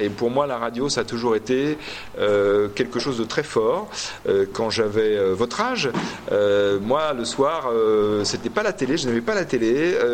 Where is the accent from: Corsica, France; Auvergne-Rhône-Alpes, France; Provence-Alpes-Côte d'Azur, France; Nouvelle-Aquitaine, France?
Auvergne-Rhône-Alpes, France; Clermont-Ferrand; now in Paris, France; enfin chez moi, à Clermont-Ferrand. Et puis après, je suis monté à Paris, comme on dit